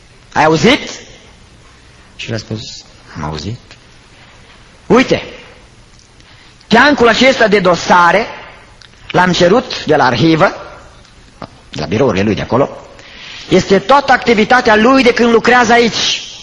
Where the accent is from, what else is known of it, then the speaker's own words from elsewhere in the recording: Romania; Și când spun români, spunem noi toți, că toți suntem români.